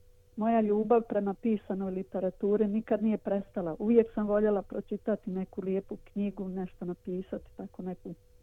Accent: Bosnia & Herzegovina; now in Australia; Rođena sam i odrasla u Jugoslaviji, kao što ste i zaključili je, i današnjoj Bosni.

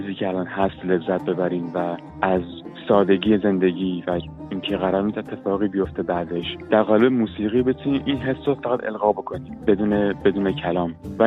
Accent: Iran; moved away; از وقتی که از ایران اومدم بیرون

